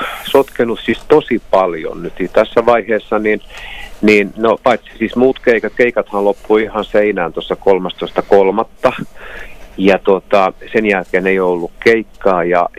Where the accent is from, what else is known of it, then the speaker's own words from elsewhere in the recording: Alaveteli, Ostrobothnia, Finland; se oli kotikylässäni Alavetelissä siinä niin kuin nuorisoseuran talolla